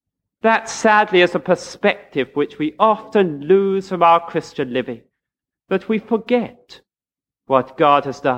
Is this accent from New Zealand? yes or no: no; England, United Kingdom; even though we're English and find it so difficult to talk to one another.